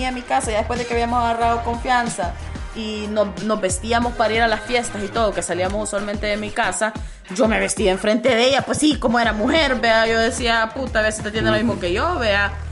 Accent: El Salvador; de dónde venís, yo, ah, de Salvador, vea, ay, Latinoamérica

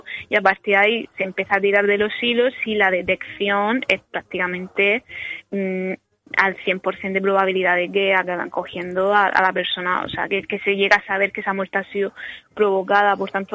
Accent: La Puebla, Region of Murcia, Spain; Y en mi pueblo, que es la Puebla de Cartagena, son unos 3.000 habitantes

